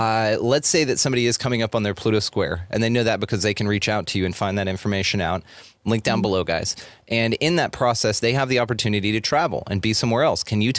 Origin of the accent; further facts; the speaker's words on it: Texas, United States; because there's a lot of pride in being a Texan. And even going through the national process, I love saying that I'm a Texan.